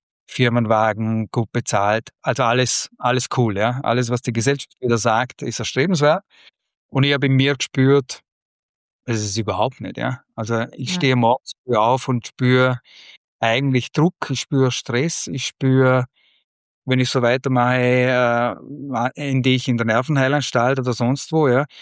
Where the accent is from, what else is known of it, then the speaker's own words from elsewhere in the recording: Vorarlberg, Austria; ich bin in Vorarlberg aufgewachsen, geht jeder nach Innsbruck.